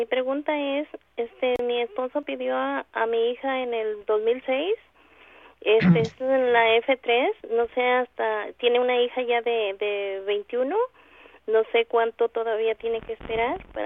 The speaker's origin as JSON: {"language": "Spanish", "country": "Mexico", "said": "De México."}